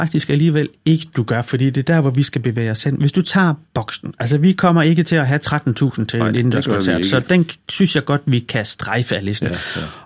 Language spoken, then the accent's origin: Danish; Skjern, Central Denmark Region, Denmark; now in Horsens, Denmark; nu bor jeg i Horsens. Da jeg flyttede fra Skjern, sagde jeg jo altid, at jeg var fra Vestjylland af. Jeg sagde jo altid, at jeg var fra Skjern af.